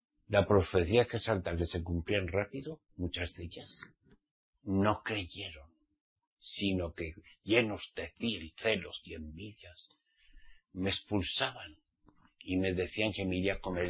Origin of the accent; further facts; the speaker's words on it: Spain; born there; yo nací en España. Hace 64 años.